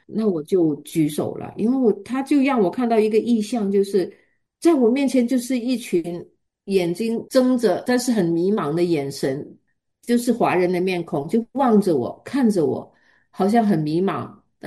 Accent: China; moved away; 我们从中国移民过来

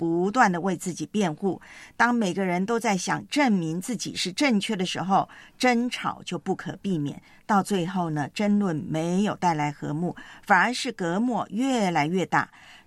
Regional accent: Taiwan; 我记得很多年前在我的老家台湾啊

